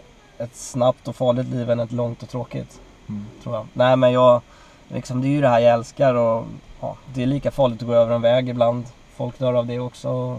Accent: Sweden; Det är väl det där vanliga att jag är svensk och älskar midsommar och snaps.

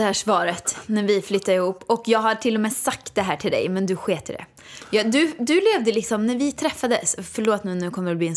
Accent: Åmål, Västra Götaland County, Sweden; jag kom ju från Åmål och gick på Balettakademin

